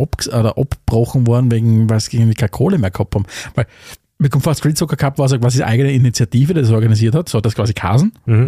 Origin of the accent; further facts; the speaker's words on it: Austria; Und ich meine, sowohl bei uns in Österreich als auch in Deutschland war das ja wirklich ein Riesending